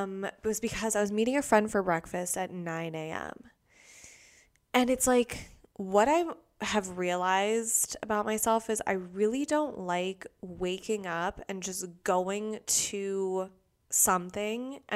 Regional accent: Los Angeles, California, United States; I am from Los Angeles

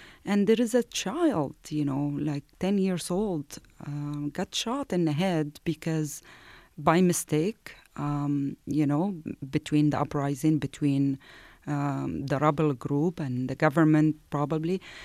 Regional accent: Syria; English is a second language; I come from Syria

